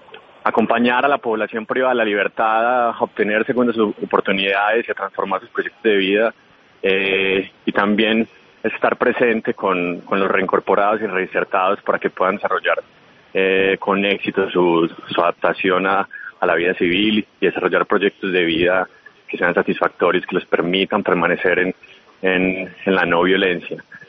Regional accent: Colombia; entender que como país, como colombianos, no podemos tener un norte diferente

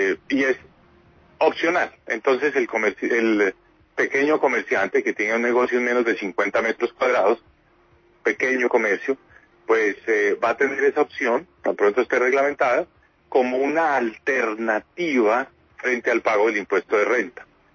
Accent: Colombia

